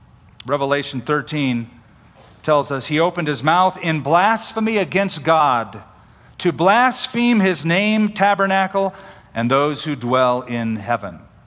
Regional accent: California, United States; I'm a Californian, so there.

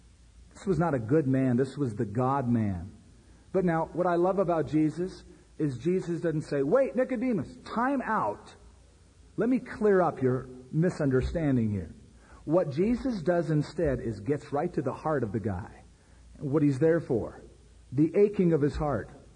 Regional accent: United States; born there; I was born in America. My father fought in the war, the big one.

